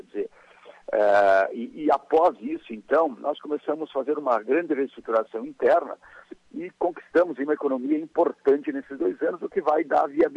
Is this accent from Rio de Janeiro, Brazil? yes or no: no; São Marcos, Rio Grande do Sul, Brazil; Nós que somos aqui da Serra, né, próximos aqui, natural de São Marcos, né